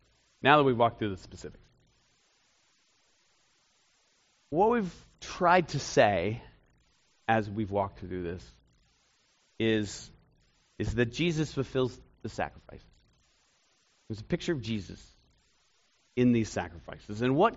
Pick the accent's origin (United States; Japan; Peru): United States; Maine; So I grew up in Maine